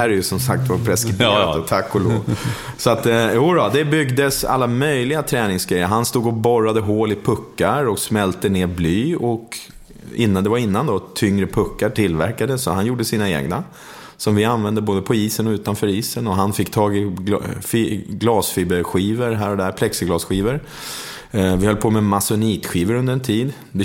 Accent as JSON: {"language": "Swedish", "town": "Tumba", "region": "Stockholm County", "country": "Sweden", "tie": "born or raised there"}